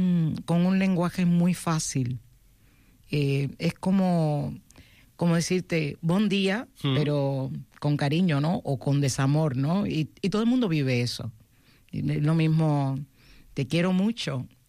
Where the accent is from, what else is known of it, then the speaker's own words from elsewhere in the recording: Cuba; vengo de Cuba, de la tierra de donde sale el bolero, aunque los demás digan lo que digan.